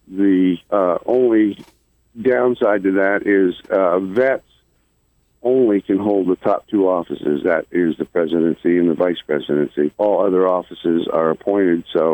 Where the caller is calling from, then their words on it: Fort Fairfield, Maine, United States; I'm calling from Fort Fairfield, Maine.